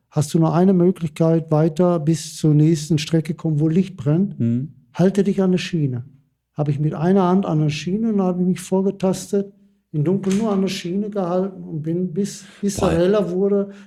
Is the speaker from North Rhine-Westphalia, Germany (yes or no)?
yes; Bottrop, North Rhine-Westphalia, Germany; wir kommen aus Bottrop, Ruhrgebiet und vom Bergbau